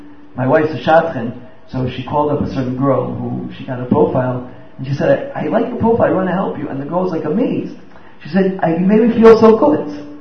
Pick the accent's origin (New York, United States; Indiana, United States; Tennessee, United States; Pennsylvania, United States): New York, United States; Because I'm from New York, I also have chutzpah.